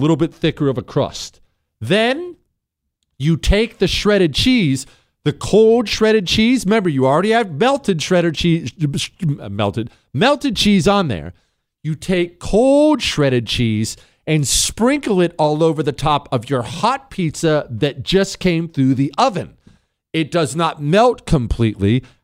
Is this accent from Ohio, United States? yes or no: yes; Toronto, Ohio, United States; also born or lived in Steubenville; I was born in Steubenville, Ohio. I grew up in a tiny town called Toronto, Ohio, that is right next to Steubenville, Ohio.